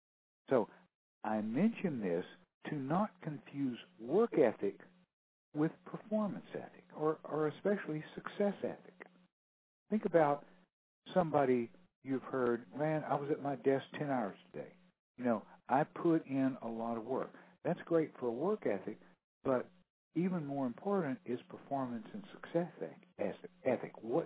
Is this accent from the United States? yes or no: yes; Houston, Texas, United States; I'm from Houston, home of Enron, home of Stanford.